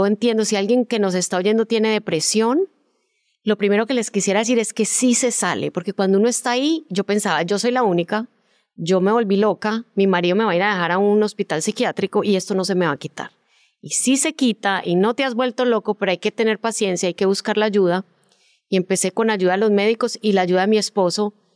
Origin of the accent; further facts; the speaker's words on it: Colombia; moved away as an adult; now in Miami, United States; Mira, yo como en el 94 me fui de Colombia a estudiar un posgrado en producción de televisión a Miami.